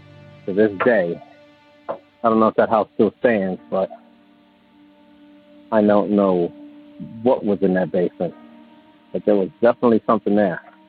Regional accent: Philadelphia, Pennsylvania, United States; I had called last week for the first time. I'm from Philadelphia

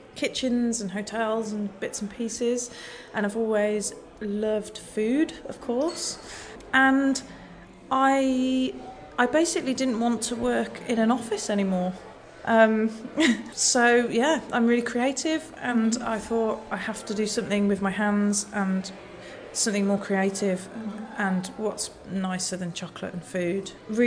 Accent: Kidderminster, West Midlands, United Kingdom; I'm from the Midlands. I'm from a small town called Kidderminster, which is extremely interesting place.

